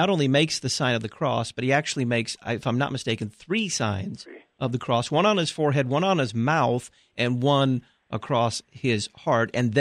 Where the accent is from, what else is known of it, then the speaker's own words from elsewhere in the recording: Southern United States, United States; I grew up in the Bible Belt, and Lutherans were rare, and Lutherans that made the sign of the cross were non-existent, extinct